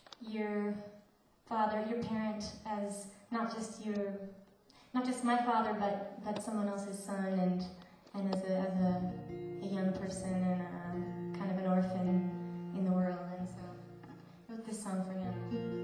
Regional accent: Vermont, United States; And then we went through my hometown and played when we put the record out in Vermont

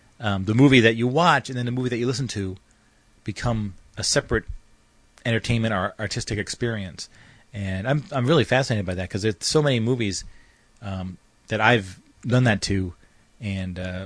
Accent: Arkansas, United States; Which is, I'm from Arkansas.

